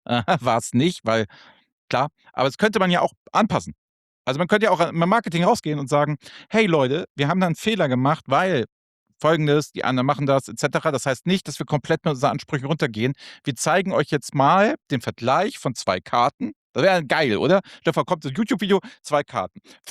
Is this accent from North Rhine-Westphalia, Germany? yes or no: no; Hamburg, Germany; wenn das nicht echt so ätzend gelegen wäre für mich jetzt als Hamburger